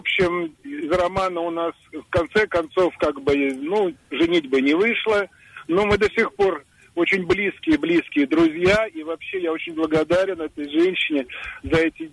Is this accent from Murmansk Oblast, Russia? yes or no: no; Moscow, Russia; Добрый вечер. … я из Москвы.